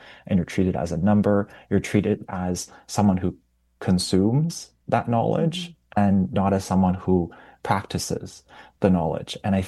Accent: Ontario, Canada; growing up in Southwestern Ontario as someone who's benefited from things like Canadian citizenship

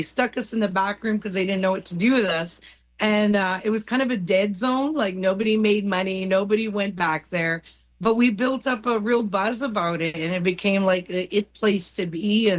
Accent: Wikwemikong, Ontario, Canada; I grew up on the Wequemcong unceded First Nations and was surrounded by a lot of love, music, and humor and resilience by example, by the people around me.

